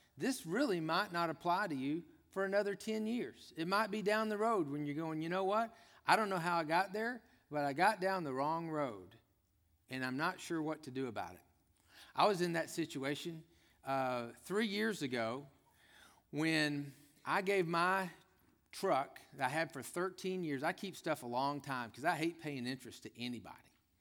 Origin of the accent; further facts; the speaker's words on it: Texas, United States; Now, most of your southern folks like me, I grew up in Texas.